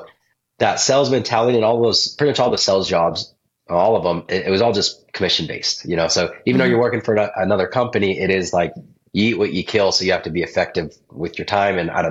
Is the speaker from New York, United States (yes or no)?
no; Utah, United States; I grew up in Utah.